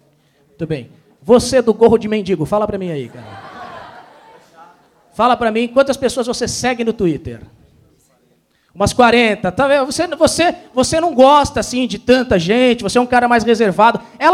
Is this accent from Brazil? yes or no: yes; São Paulo, Brazil; accent: paulistano; eu tenho sotaque de paulistano, tá bom?